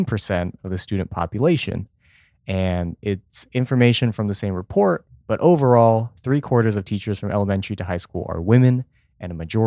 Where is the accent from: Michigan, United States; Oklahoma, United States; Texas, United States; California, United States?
Texas, United States; And in my home state of Texas, teachers in Houston, Dallas, San Antonio are heavily unionized